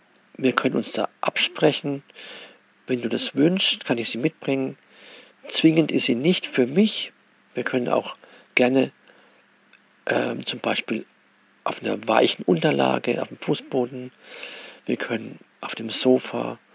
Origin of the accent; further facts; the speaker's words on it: Würzburg, Bavaria, Germany; ich bin ehemaliger Würzburger. Ich komme also aus Würzburg, kenne ich mich sehr gut aus.